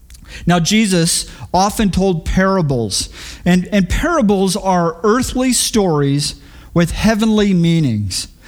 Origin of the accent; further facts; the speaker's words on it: Houston, Texas, United States; Growing up in Houston, we had a big garden in our backyard, and we grew all kinds of things, tomatoes, cucumbers, and we grew okra